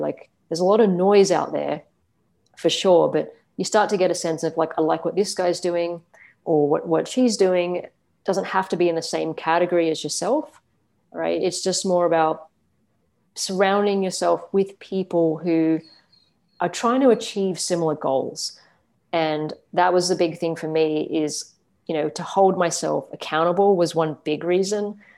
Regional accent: Melbourne, Victoria, Australia; also born or lived in Malaysia / New York / London; I've lived in lots of different cities. So I've lived in New York, I've lived in London, I've grown up in Melbourne, but I was born in Malaysia.

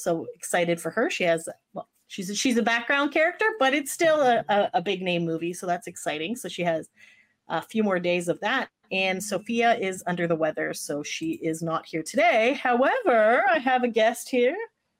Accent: Ontario, Canada; And we're both from Ontario, Canada.

